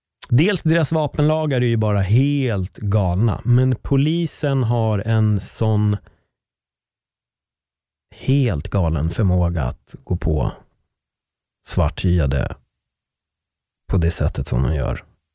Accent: Sweden; born there; Att jag föddes i Sverige med en spansk pappa, det är bara en jävla slump.

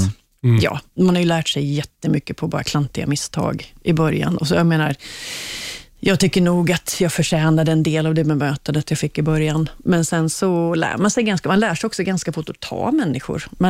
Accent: Gothenburg, Västra Götaland County, Sweden; Jag är från Göteborg.

